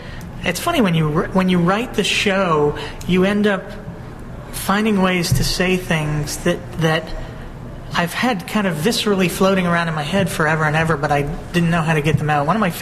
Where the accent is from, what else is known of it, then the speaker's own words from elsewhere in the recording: United States; You know, the whole center of the country, because I'm an American, is bass ackwards in terms of almost everything.